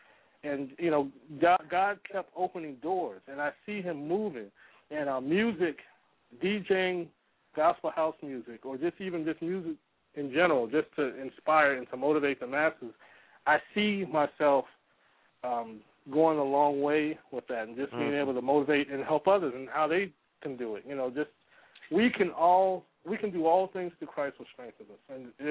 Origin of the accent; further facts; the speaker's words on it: Chicago, Illinois, United States; I know when growing up in Chicago, we used to listen to the WBMXs and the 107 point